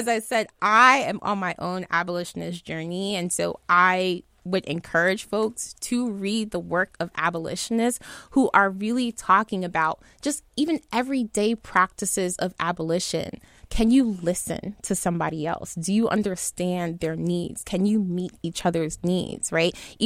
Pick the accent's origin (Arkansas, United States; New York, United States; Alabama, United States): New York, United States; New York City; Yeah, first of all, I'm from New York City.